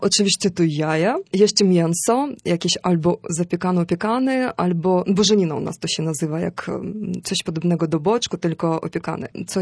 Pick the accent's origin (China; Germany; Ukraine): Ukraine; Sumy, Sumy Oblast; Polish is a second language; moved away; A ja pochodzę z Ukrainy Wschodniej, z miasta Sumy i u nas nie ma takiej tradycji